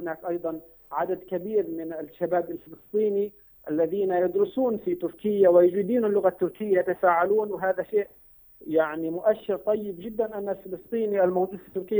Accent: Palestine; طبعا نحن كفلسطينيين بشكل أو بآخر نحن نرفض أي علاقة طبيعية

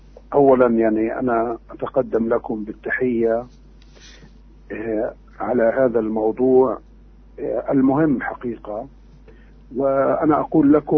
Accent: Palestine; فبالتالي دراسة التاريخ هي شيء مهم جدا لنا كفلسطينيين.

